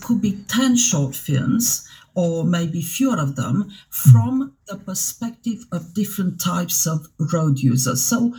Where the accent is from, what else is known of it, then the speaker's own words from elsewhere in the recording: Transylvania, Romania; now in Southampton, United Kingdom; Whenever I go back to Romania, to my hometown in Transylvania, I notice that most of the streets have lots of benches.